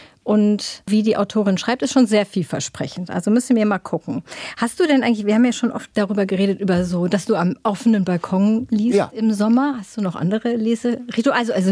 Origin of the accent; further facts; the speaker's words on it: Hamburg, Germany; Da ist man als Hamburger ja schon froh